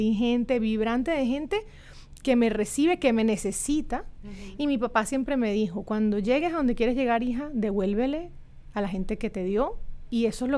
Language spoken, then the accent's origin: Spanish; Venezuela; moved away as an adult; now in United States; Soy venezolana de pura cepa. En Estados Unidos tengo, parece mentira, nada más 11 años.